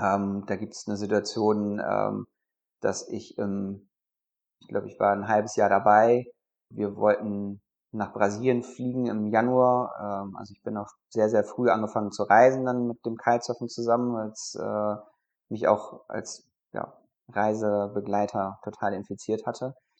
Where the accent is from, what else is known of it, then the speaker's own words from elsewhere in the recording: Salmburg, Germany; 42 Jahre, verheiratet mit einem kleinen Kind. Ich bin hier in Salmburg am Strand eigentlich groß geworden.